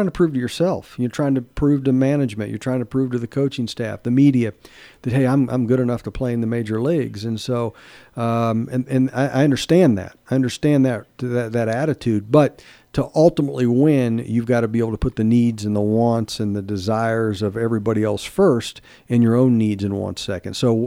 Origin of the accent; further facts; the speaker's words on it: Wichita, Kansas, United States; born there; You know, my parents are from Kansas. I was born in Wichita.